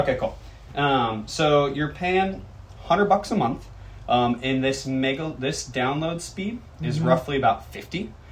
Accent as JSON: {"language": "English", "region": "Texas", "country": "United States", "said": "I love Cajun food. I'm from Texas."}